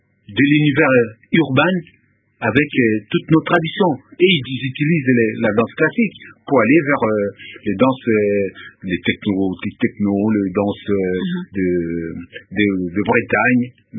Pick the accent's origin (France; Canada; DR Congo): DR Congo; Kinshasa; also born or lived in Kolwezi; Je suis né à Katanga